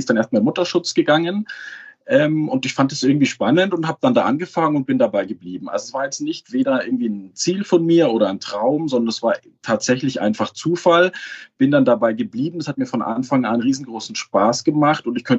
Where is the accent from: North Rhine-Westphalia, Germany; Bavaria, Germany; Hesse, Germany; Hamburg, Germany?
Bavaria, Germany; Munich; Ich komme ja aus München